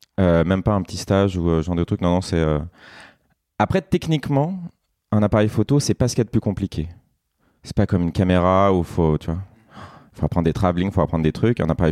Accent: Annecy, Auvergne-Rhône-Alpes, France; born there; now in Paris, France; J'ai 37 ans, je suis français, je suis né à Annecy, ville que tu connais, et j'habite à Paris depuis 15 ans maintenant.

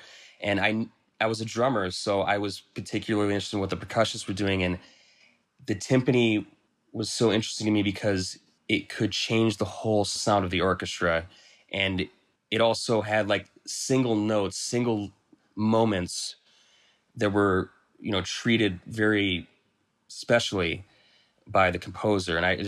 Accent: Marshall, Minnesota, United States; I grew up in Marshall, Minnesota, smaller town

